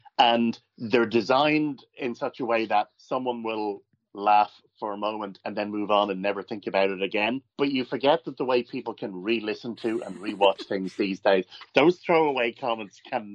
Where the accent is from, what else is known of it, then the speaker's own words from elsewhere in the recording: Dublin, Leinster, Ireland; So I grew up in Dublin in Ireland, and we were just kind of in the overspill area of the BBC terrestrial signal.